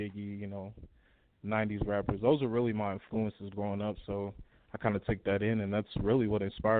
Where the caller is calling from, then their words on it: Evansville, Indiana, United States; I'm calling from Evansville, Indiana.